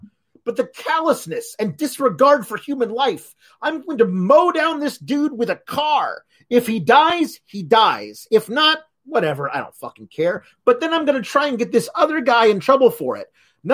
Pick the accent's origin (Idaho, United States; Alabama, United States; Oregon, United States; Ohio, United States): Oregon, United States; Eugene; in my hometown, the mall, Valley River Center in Eugene, Oregon, had a swords and cutlery shop.